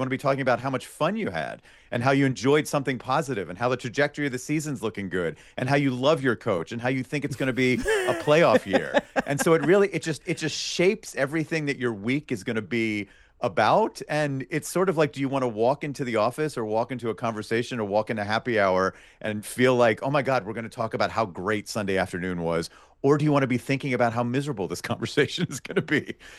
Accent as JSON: {"language": "English", "town": "Pittsburgh", "region": "Pennsylvania", "country": "United States", "tie": "born or raised there", "also_born_or_lived": "Philadelphia", "said": "I have a lot of Pennsylvania pride. I was born in Philadelphia. My mom was an Eagles, Sixers, Flyers, Phillies fan, you know, in her childhood. And then we kind of moved to Pittsburgh."}